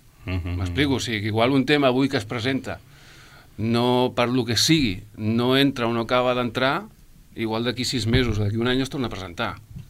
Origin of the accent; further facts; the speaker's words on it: Sabadell, Catalonia, Spain; jo sóc de Sabadell.